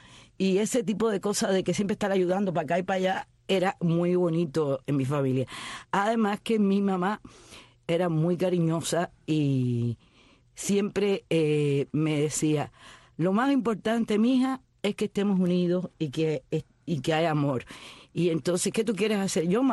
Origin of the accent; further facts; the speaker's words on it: Marianao, Havana, Cuba; Bueno, pues nací en La Habana, pero viví casi siempre toda mi vida en Marianao, y después que me casé, pues viví en La Víbora.